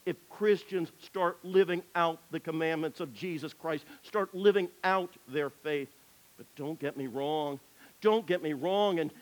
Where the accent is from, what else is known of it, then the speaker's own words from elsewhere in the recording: Georgia, United States; Now, as many of you know, I grew up here in Georgia.